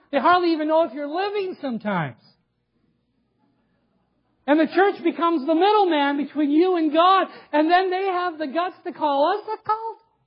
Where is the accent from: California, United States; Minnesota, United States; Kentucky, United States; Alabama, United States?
Minnesota, United States; Aurora; we grew up in the Aurora area, my wife in Palo.